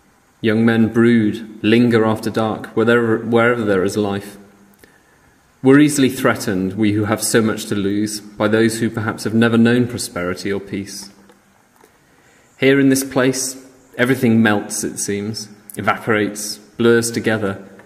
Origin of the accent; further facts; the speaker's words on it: United Kingdom; Yet, being British, I'm meant to be the funny, sardonic one.